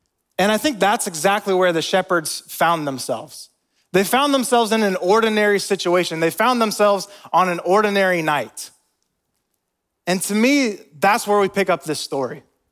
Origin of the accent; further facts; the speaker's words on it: Pacific Northwest, United States; now in Durham, United States; It is rainy, a little cold, but it is my hometown. I'm happy to be from there, but I'm glad we traveled those 3,000 miles all the way to Durham, North Carolina.